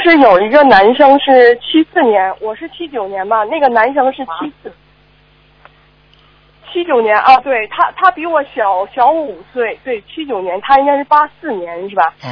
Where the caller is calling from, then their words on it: China; 我是从遥远的中国打过来的。